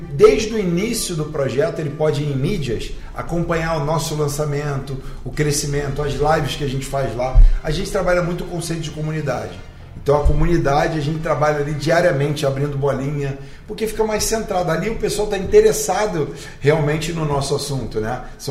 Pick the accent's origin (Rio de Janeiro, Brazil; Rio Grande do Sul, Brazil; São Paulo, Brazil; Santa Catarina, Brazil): Rio de Janeiro, Brazil; Eu sou carioca, mas eu gosto da cultura baiana.